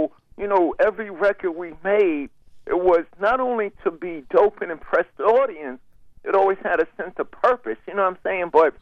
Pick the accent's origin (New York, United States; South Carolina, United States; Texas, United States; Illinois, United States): New York, United States; Hollis; When we was growing up in Hollis, Queens, before MTV became MTV, we didn't have MTV.